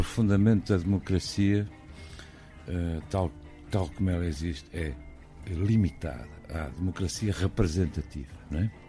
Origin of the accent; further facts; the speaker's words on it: Portugal; Sim, havia a ditadura cá em Portugal, vivi em ditadura até aos 22 anos